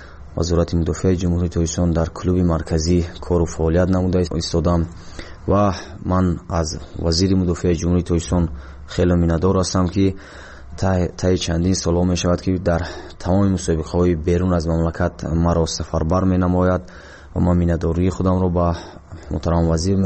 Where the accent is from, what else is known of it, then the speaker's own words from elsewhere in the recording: Vanj, Gorno-Badakhshan, Tajikistan; من 1 ژانویه 1993 در ناحیه ونج ولایت قطار کوهستانی بدخشان در جماعت دیهات محمد لابلویف به دنیا آمدم